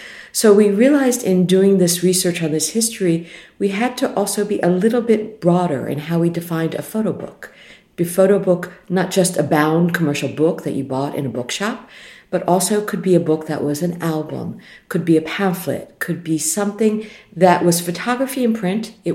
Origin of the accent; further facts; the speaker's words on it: New York, United States; I come from New York